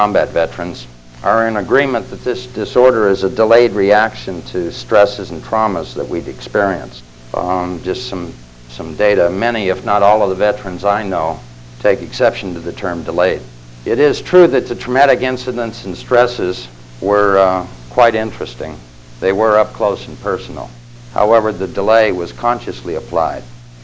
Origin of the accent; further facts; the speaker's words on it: Pasadena, California, United States; born there; I was born in Pasadena, California. It's the home of the Rose Parade.